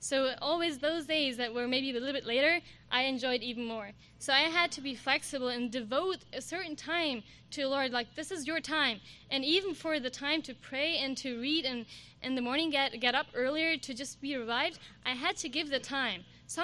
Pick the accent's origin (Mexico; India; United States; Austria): Mexico; Cuauhtémoc; English is a second language; from Mexico, Cuauhtémoc, and I'm the only college student in my locality